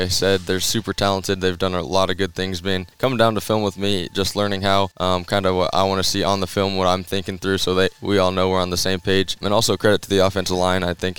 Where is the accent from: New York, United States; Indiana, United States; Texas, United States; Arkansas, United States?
Indiana, United States; Zionsville; But yeah, I'm originally from Zionsville, Indiana, but went to a private school called Bishop Chatard in Indianapolis.